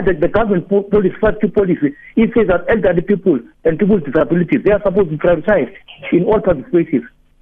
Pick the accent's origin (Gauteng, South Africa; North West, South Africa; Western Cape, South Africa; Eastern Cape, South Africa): Eastern Cape, South Africa; East London; I'm one of the persons living with disabilities. I'm from East London, who's physically blind.